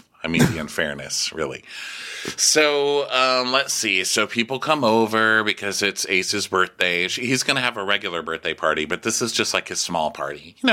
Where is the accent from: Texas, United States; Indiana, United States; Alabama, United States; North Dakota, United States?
Texas, United States; which I thought was funny because, you know, I'm from Texas.